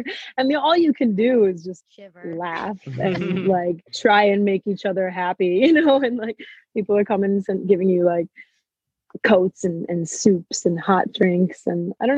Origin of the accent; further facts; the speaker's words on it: United States; I had no idea, because I'm American, right?